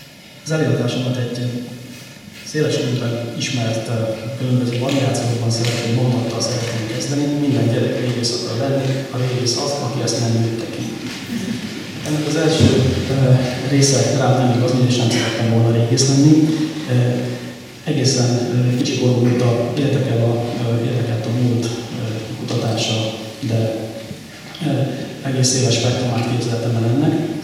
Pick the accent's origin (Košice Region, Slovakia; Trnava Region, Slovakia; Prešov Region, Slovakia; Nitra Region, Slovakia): Trnava Region, Slovakia; Šamorín; az a terület, ahonnan én származom, hogy a Csalogok Somorjára